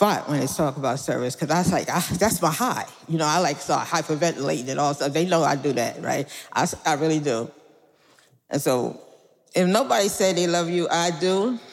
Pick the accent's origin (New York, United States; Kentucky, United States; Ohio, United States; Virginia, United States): New York, United States; Brooklyn; And I came in, I'm from Brooklyn. Bed-Stuy in Brooklyn in the 80s. And that's all you got to say.